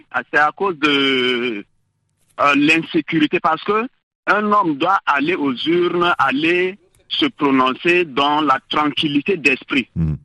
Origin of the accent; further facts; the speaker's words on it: Central African Republic; moi, je vous parle en tant que centrafricain, en tant que citoyen centrafricain.